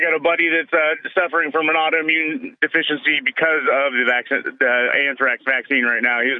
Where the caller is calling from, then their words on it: Nevada, United States; Yeah, I'm calling from Nevada.